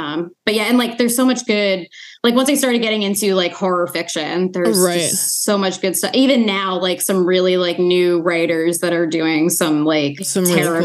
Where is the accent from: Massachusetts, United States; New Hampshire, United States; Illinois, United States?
Massachusetts, United States; Boston; I'm from Boston, but I've like lived in and around Philly for like 10 years.